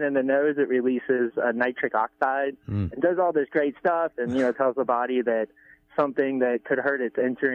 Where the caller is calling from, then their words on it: Laytonville, California, United States; Yeah, I'm from the Laytonville area.